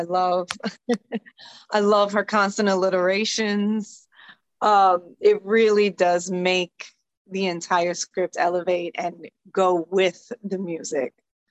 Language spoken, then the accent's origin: English; Brooklyn, New York, United States; Well, I actually grew up in Brooklyn, New York.